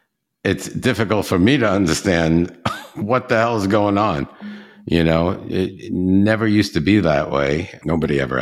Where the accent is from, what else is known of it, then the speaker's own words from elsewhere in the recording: New York, United States; and I'm from New York, it's not legal in New York. Open carry is not legal. So I'm a New York native New Yorker